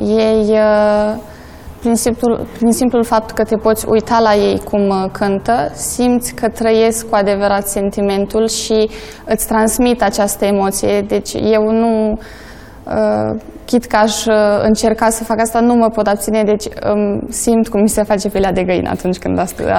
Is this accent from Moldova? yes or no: no; Poland; first language Polish; Este limba mea maternă, cu ea am crescut, în cadrul ei am gângurit primele mele cuvinte. Și pot să spun că sunt mândră să mă afirm ca fiind poloncă.